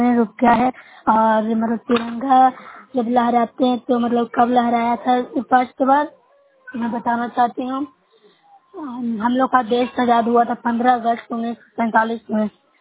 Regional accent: Bihar, India; मैं न्यूसा ब्लॉक से हूँ, जिला नालंदा की निवासी हूँ।

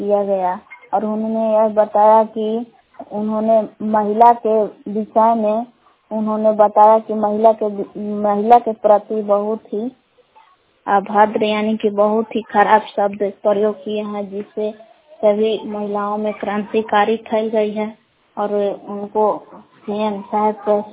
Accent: Bilav, Bihar, India; मैं बिलाव में ही हूँ और रामपुर प्रखंड के बिलाव गांव है

